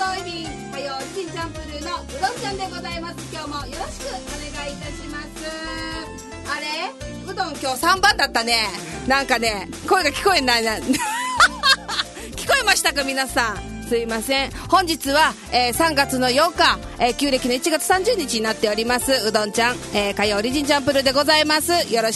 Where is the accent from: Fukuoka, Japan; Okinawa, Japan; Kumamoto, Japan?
Okinawa, Japan; 小学校の時はね、あの、コザに住んでたもんですから、